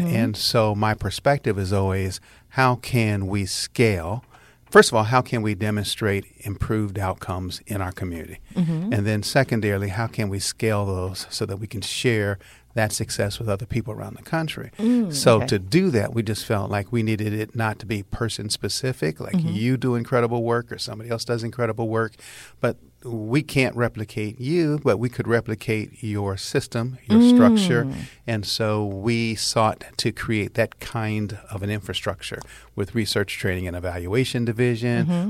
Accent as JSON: {"language": "English", "town": "Cleveland", "region": "Ohio", "country": "United States", "tie": "born or raised there", "said": "Growing up in Cleveland during the riots many years ago"}